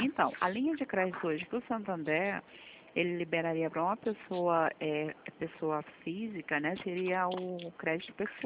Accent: Rio de Janeiro, Brazil

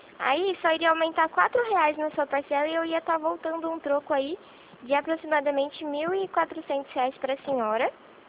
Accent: Rio Claro, São Paulo, Brazil; Eu também sou aqui de Rio Claro, da Avenida 3.

